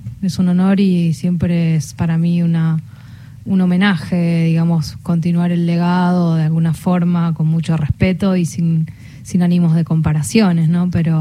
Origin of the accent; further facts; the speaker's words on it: Buenos Aires, Argentina; Nosotras venimos de las Islas del Delta